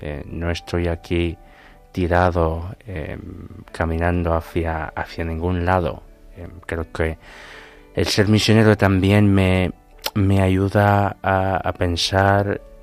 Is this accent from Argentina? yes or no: no; northeast, Equatorial Guinea; moved away as an adult; now in Spain; soy de Vipellín, al noreste de Guinea Ecuatorial. Y bueno, llevo aquí en España desde 2015. Vine con una beca de formación universitaria, Universidad Francisco de Vitoria